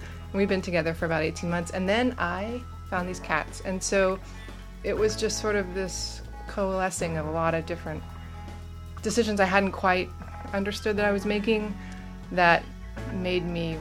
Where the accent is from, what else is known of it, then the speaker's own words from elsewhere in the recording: Virginia, United States; Yeah, you know, I grew up in Loudoun County, which is about an hour outside of Washington, D.C.